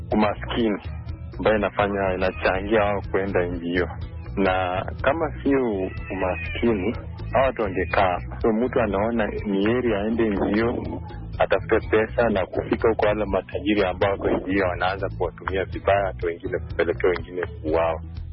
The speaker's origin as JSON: {"language": "Swahili", "town": "Moi's Bridge", "region": "Uasin Gishu County", "country": "Kenya", "said": "natoka Moses Bridge Wasingishu County, Kenya."}